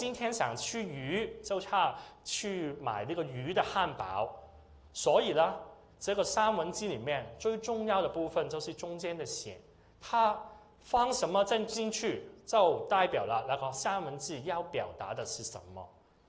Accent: Hong Kong; 我是从香港来，我不知道大家从哪里来

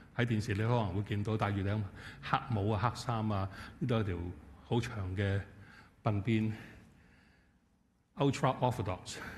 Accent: China; 可能因为我们中国人，我们经常都说我们要息事宁人

